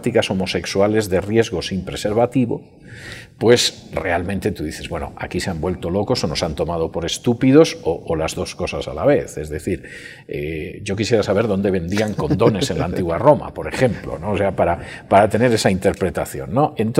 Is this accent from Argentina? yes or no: no; Spain; mi país de origen es España